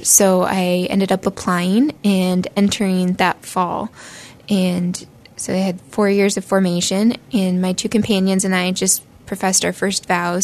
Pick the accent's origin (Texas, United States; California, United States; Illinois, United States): Illinois, United States; Pontiac; I grew up in Pontiac, Illinois, and I attended St. Mary's Grade School and Pontiac High School.